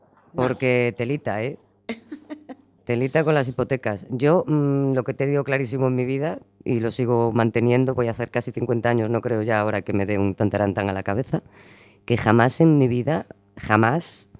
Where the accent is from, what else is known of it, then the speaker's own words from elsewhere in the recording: Galicia, Spain; soy gallega